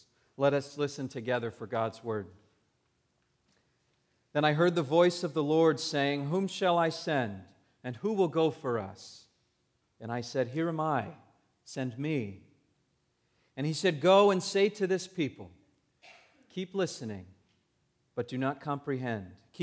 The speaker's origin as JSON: {"language": "English", "region": "California", "country": "United States", "tie": "born or raised there", "said": "When I was growing up, the church that I grew up in Southern California"}